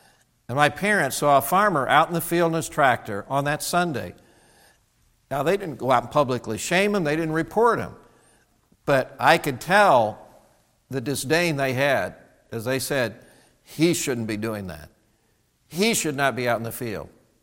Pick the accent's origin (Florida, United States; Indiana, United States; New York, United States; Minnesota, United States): Indiana, United States; Just because I'm from Indiana, I'll give this law.